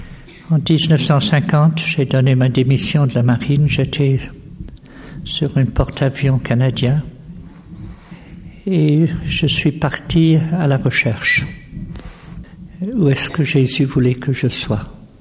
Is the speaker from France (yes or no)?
no; Switzerland; born there; Et puis comme je suis né en Suisse, je peux le dire aussi.